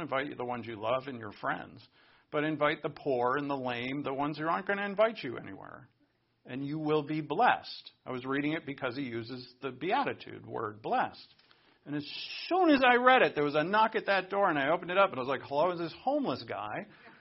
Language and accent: English; Providence, Rhode Island, United States; I'm Irish Catholic. We grew up Irish Catholic. And in Providence, Rhode Island, where I grew up, there were basically the two ethnic groups that were in the vicinity of where I was were Italians and Irish.